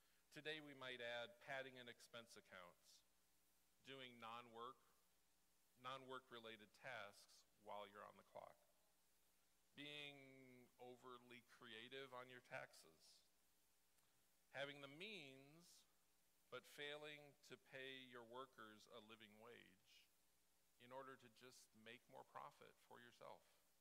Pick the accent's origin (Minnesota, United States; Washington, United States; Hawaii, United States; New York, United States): Minnesota, United States; Northfield; Maybe it's the fact that I grew up in Northfield, Minnesota, where every year we celebrated the defeat of Jesse James days.